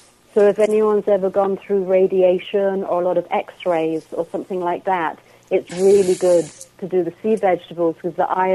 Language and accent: English; England, United Kingdom; Like, I'm English, so for me, butter is my best friend.